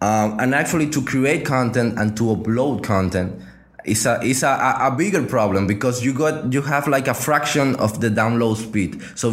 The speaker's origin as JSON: {"language": "English", "country": "Spain", "second_language": "English", "said": "I'm from Spain."}